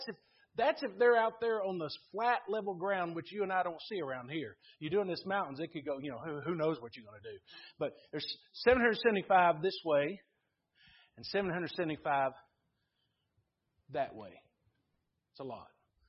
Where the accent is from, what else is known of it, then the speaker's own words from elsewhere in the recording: Bristol, Virginia, United States; I grew up in Bristol, Virginia, by the way. So my vernacular.